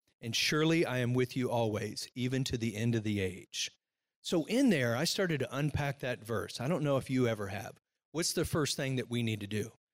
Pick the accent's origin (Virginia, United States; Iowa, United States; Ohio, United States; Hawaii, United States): Virginia, United States; When I was a kid growing up in Virginia, 90-degree days, 70% humidity.